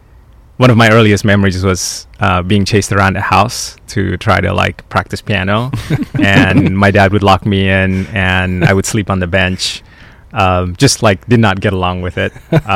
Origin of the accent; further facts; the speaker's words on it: Jakarta, Indonesia; also born or lived in Bandung; So I was born in Bandung, Indonesia, and I grew up in the capital, Jakarta, for the first 10 years of my life.